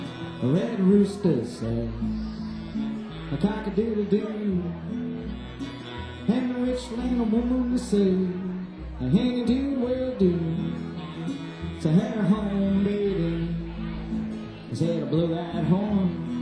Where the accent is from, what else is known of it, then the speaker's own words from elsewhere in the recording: Nashville, Tennessee, United States; from Nashville here. Glad to be playing in our hometown.